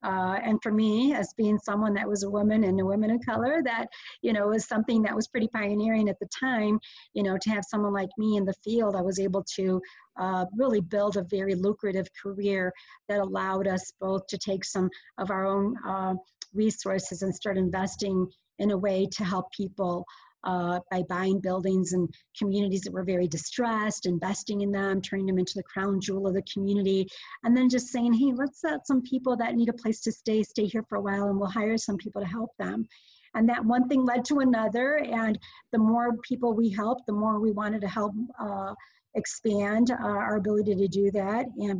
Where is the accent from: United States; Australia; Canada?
United States; Chicago, Illinois; Okay, well, I hail from the Chicago's Little Village community. My family is immigrated from Mexico in the early 60s.